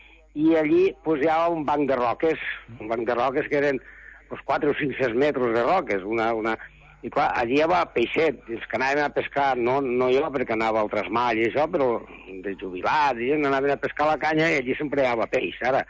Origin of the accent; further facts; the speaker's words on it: Les Cases d'Alcanar, Catalonia, Spain; A veure, aquí a les Cases del Canà, jo soc de les Cases del Canà